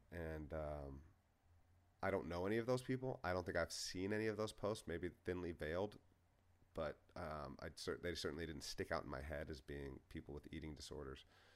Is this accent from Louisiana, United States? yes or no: no; Cincinnati, Ohio, United States; born there; Are you from Cincinnati? Well, I was born in Cincinnati.